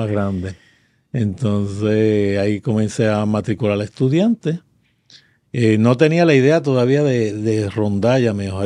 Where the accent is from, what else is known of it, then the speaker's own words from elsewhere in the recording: Yabucoa, Puerto Rico; aunque yo soy natural de Yabucoa, pues, prefería hacerlo en Humacao porque estaba más céntrico.